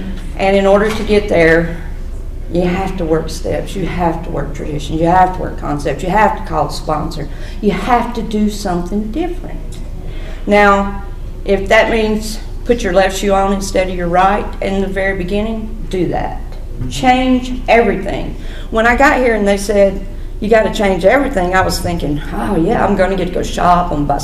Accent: Arab, Alabama, United States; also born or lived in Baton Rouge, Louisiana; I grew up in Arab, Alabama, God's country.

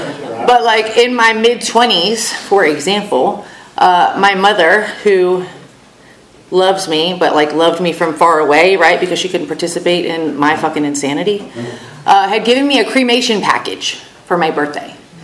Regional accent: Florida, United States; so I'm from Florida. I lived in Florida my whole life.

